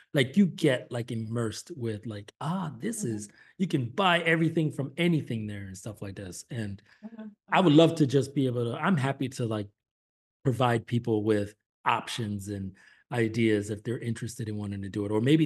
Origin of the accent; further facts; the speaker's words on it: New York, United States; Hell yeah, I did. Shoot, I'm from New York. Nobody gonna talk down to me.